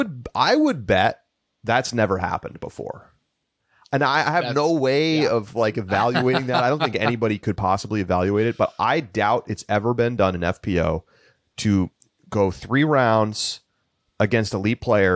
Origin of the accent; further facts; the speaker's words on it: New Mexico, United States; I'm from New Mexico.